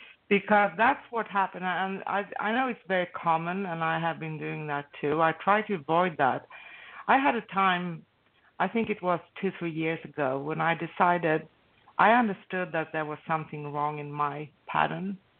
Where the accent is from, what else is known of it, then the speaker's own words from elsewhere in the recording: Sweden; English is a second language; also born or lived in Greece; I'm from Sweden, right? And I grew up in Sweden and with kind of in an old-fashioned way because I grew up with my great-grandmother.